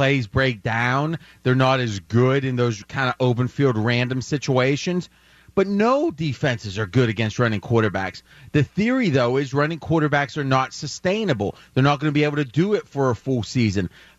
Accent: Pennsylvania, United States; But here's the thing, because I grew up near Pittsburgh, so I know about

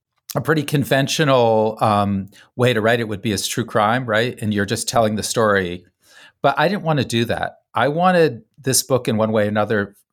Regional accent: New Haven, Connecticut, United States; And for me, as someone growing up in New Haven who wasn't a Yale person

